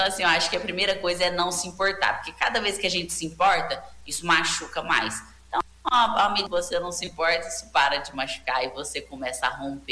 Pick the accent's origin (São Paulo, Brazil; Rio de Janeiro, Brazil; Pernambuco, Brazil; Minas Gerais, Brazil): Minas Gerais, Brazil; Bem mineira falando aqui, sou mineira, mas só vai e faz.